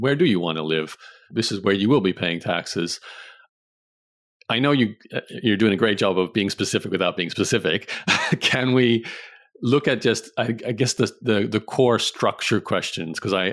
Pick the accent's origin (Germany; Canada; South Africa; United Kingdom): Canada; I'm just reading off things I know I currently have as a Canadian. These are all in Canada for me.